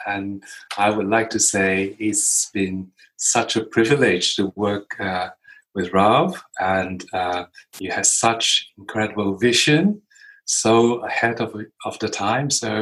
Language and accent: English; Hong Kong; Well, I grew up in Hong Kong, and I live in urban Hong Kong, concrete boxes